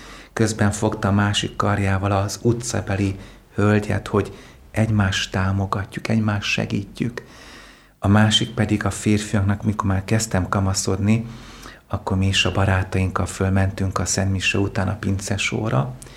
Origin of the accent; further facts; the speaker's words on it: Oradea, Bihor, Romania; also born or lived in Sălacea; 4 éves koromig az Érmelléken, Érszalacson nevelkedtem. Majd szüleim beköltöztek Nagyváradra